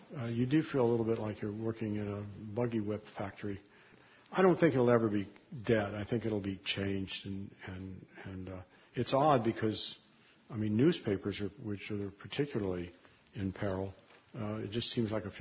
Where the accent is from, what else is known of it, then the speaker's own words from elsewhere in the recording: Kansas City, Missouri, United States; And when I grew up in Kansas City, New York meant Jewish.